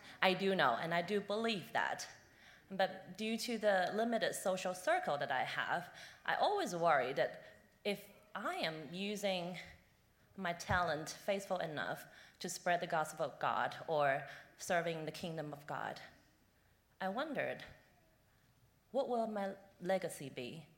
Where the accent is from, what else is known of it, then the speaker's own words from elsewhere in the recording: China; moved away as an adult; now in Nashville, United States; 12 years ago, I came to Nashville from China to study at Vanderbilt.